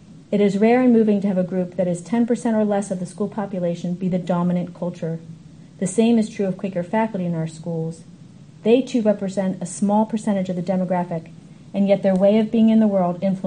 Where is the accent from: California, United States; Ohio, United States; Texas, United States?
Ohio, United States; Cleveland; I grew up in Cleveland, Ohio, where I attended a Baptist church and graduated from a Catholic high school.